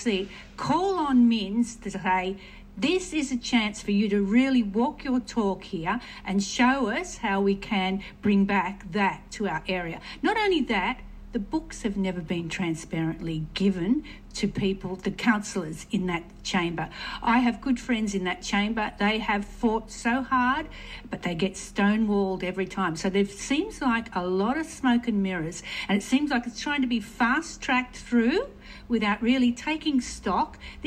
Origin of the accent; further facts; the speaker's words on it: Port Kembla, New South Wales, Australia; I've been born and bred here, Lindsay. I was born in Wollongong Hospital, grew up my first 10 years in Port Kembla, in a multicultural, still working place.